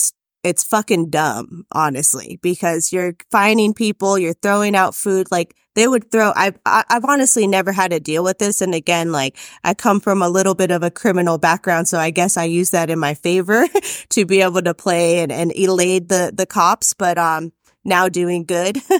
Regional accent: Oceanside, California, United States; I moved back to my hometown of Oceanside, just, you know, North San Diego.

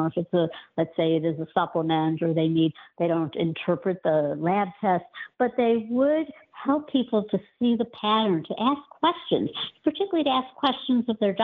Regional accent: Chicago, Illinois, United States; You know, I'm from Chicago, so deep dish pizza, we're very sentimental about that.

